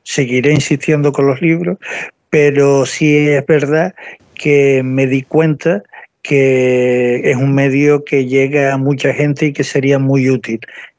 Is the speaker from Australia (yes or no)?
no; Arucas, Canary Islands, Spain; en mi pueblo, en Arucas, en Gran Canaria, el pueblo de donde soy originario.